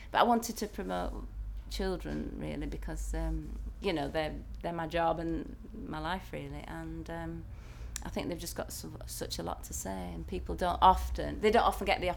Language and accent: English; Leyland, North West England, United Kingdom; moved away as an adult; also born or lived in Chorley; I grew up in Lancashire. Till I was 18 in Leyland, and then I left to come to university, and then my parents moved to between Chorley and Blackburn. Now I was born in Chorley, Lancashire.